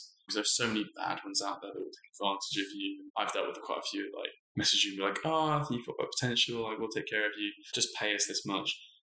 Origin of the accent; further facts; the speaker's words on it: West Midlands, United Kingdom; now in Perth, Australia; Basically because I was from Herefordshire with you.